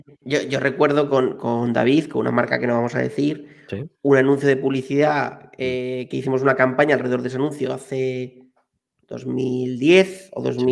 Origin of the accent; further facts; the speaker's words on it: Spain; cómo hemos vivido nosotros como españoles un poco toda la evolución también